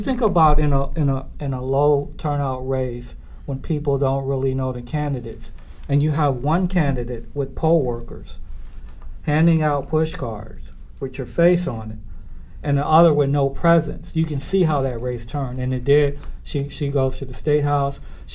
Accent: Chicago, Illinois, United States; my hometown, Chicago, and New York, and Kansas City, Missouri

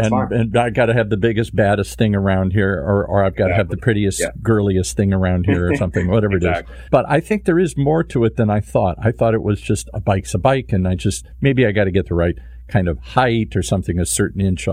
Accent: Detroit, Michigan, United States; I grew up in Detroit, suburban Detroit.

